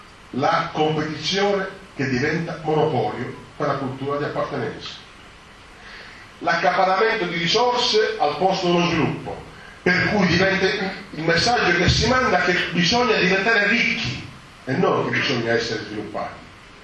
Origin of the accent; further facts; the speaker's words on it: Sicily, Italy; siciliani siamo fortunatissimi, perché abbiamo la vecchia e la nuova. Abbiamo la vecchia perché siamo siciliani, abbiamo la nuova perché siamo globali.